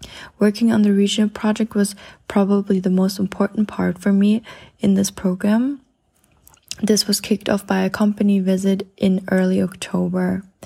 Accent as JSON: {"language": "English", "country": "Germany", "lives_now": "Amsterdam, Netherlands", "said": "from Germany and currently in my second year at the Amsterdam Fashion Institute."}